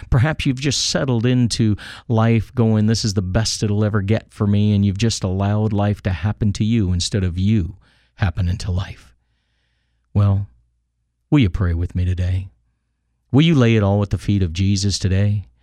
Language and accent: English; Texas, United States; now in Canada; You know, I'm from Texas. I came to Canada from Texas, and I used a lasso.